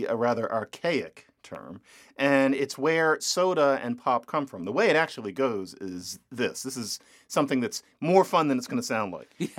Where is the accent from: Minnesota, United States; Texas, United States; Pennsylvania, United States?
Pennsylvania, United States; Philadelphia; I am originally from Philadelphia.